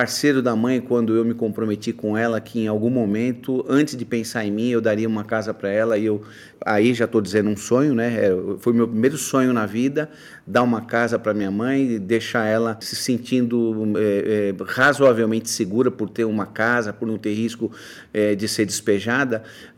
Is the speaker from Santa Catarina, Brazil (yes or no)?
no; São Paulo, Brazil; eu sou de São Paulo, né, mas eu venho de uma família muito humilde. A minha mãe era de Pernambuco, veio nova para São Paulo.